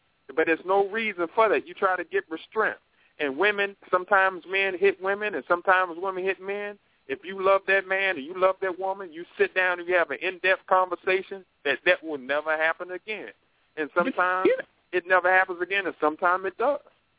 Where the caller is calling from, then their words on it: North Carolina, United States; Yes, family. I'm calling from North Carolina.